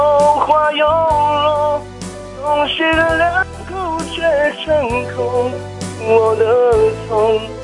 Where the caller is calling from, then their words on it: Taipei, Taiwan; 我是台北的